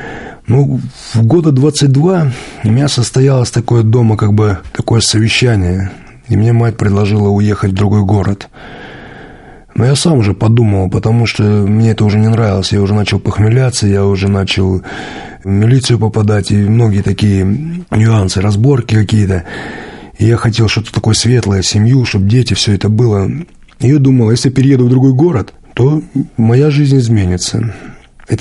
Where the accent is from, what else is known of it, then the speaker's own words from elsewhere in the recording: Rylsk, Kursk Oblast, Russia; Сам я родом с Курской области. Я родился в 1973 году в городе Рыльске. Такой старинный город.